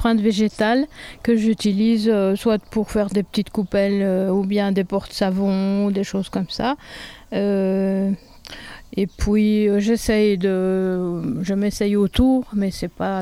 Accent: Belgium; now in France; Comme je vous ai dit, je suis belge

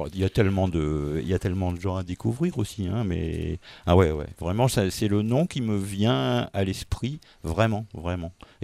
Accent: Hauts-de-France, France; on est du Pas-de-Calais. Moi, j'étais ado et c'était au Touquet Paris-Plage.

